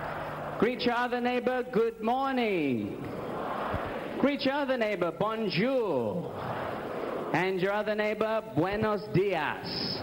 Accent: Australia; I am from Australia.

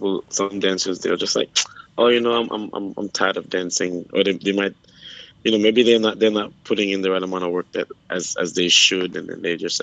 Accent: Caracol, Grenada; now in United States; I was born and raised in Caracol, Grenada.

